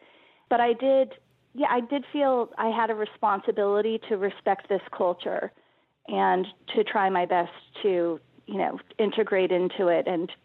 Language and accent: English; Indiana, United States; I'm a Midwesterner. I'm from Indiana, and I don't know what it's like in Oklahoma